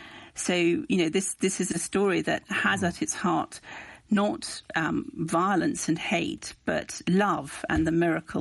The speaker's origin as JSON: {"language": "English", "country": "Ireland", "said": "as many Irish people"}